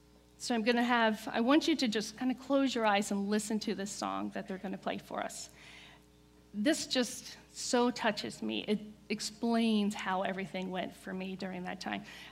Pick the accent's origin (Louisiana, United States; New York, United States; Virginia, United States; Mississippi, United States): Virginia, United States; Lynchburg; I started working at a local grocery store in Lynchburg, and because we're from Southern Virginia.